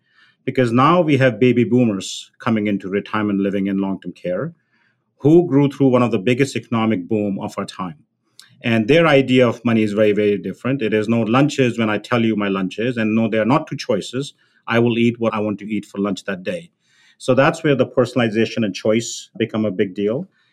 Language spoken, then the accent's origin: English; India; I grew up in India and my grandfather had mobility issues and he lived with us throughout his life.